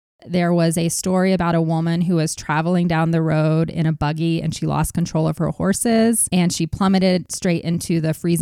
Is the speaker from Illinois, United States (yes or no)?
no; Belton, Texas, United States; I grew up in Belton, Texas, I think I've talked about, and it was around the same size. And I know how small that town felt.